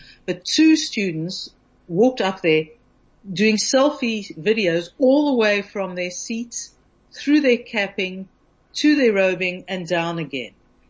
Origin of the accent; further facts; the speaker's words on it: South Africa; It's so much part of being South African.